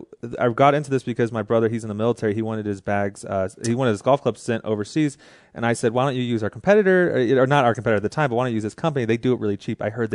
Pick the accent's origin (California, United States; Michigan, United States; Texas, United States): Texas, United States; I'm from Texas.